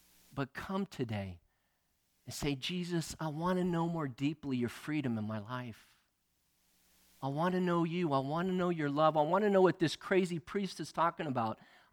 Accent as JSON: {"language": "English", "country": "United States", "said": "not only as an American, but as a human being, that God created humanity to be free."}